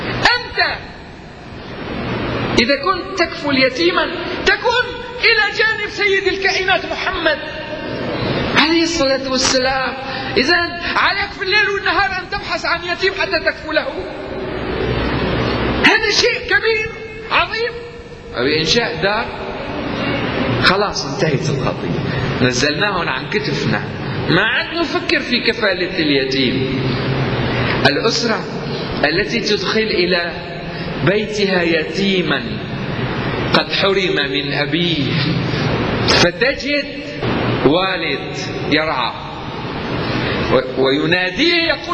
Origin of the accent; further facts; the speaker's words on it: Aleppo, Aleppo Governorate, Syria; أنا أتحدث عن مدينتي لا أدري المدن الأخرى، نحن في حلب قليل هذا